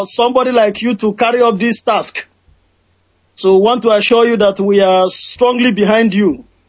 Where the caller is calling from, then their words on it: Austria; I'm calling from Austria.